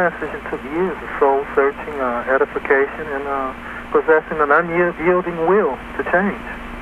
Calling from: California, United States; Well, I'm calling from San Quentin Prison in a 4x9-foot cell on death row.

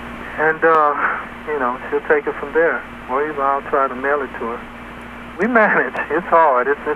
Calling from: California, United States; Well, I'm calling from San Quentin Prison in a 4x9-foot cell on death row.

